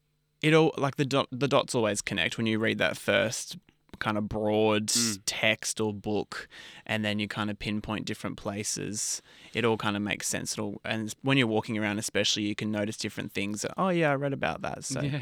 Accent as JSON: {"language": "English", "town": "Mudgee", "region": "New South Wales", "country": "Australia", "tie": "born or raised there", "lives_now": "Sydney, Australia", "said": "I grew up in Mudgee in New South Wales, Central West. I have a lot of family history there."}